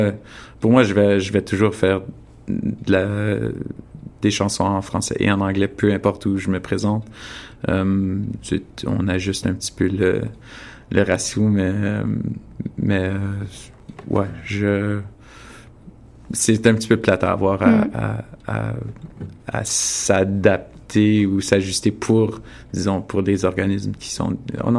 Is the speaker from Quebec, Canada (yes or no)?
no; Winnipeg, Manitoba, Canada; Bien, moi, je suis de Winnipeg, alors je vis la même réalité que vous, certainement.